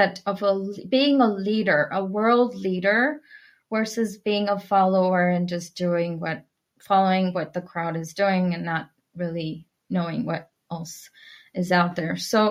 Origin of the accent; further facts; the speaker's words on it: Mumbai, Maharashtra, India; I was born in Mumbai, India. And I grew up in India.